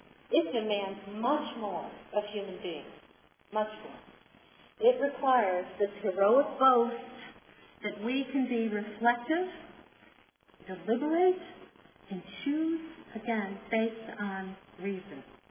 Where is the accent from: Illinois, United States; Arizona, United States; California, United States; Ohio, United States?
Illinois, United States; the mob around the time Lincoln in my home state was trying to talk to people in Alton, Illinois